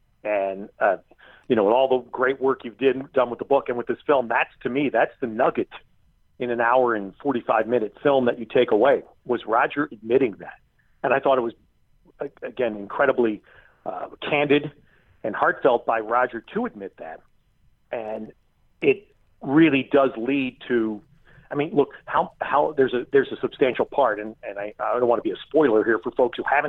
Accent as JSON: {"language": "English", "region": "New York", "country": "United States", "tie": "born or raised there", "said": "was I grew up in New York. So understandably, in my era, I was a huge boxing fan."}